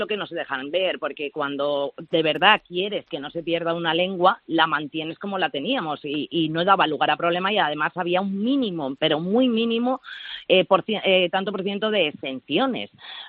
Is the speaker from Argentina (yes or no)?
no; Valencian Community, Spain; en la Vega Baja, nadie ha hablado nunca el valenciano